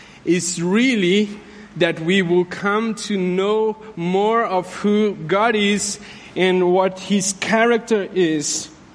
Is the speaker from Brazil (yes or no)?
yes; Brazil; Now, as you know, I'm from Brazil